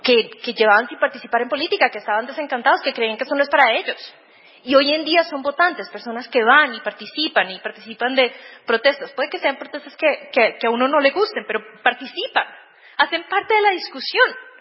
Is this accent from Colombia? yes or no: yes; Colombia; para entrar al Congreso de mi país, yo soy colombiana